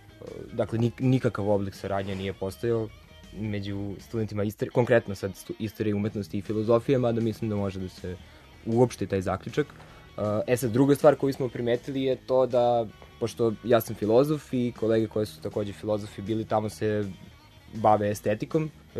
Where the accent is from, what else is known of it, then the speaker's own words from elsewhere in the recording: Belgrade, Serbia; sa istog fakulteta smo, iz Beograda smo se, i iz Beograda smo, slično smo godište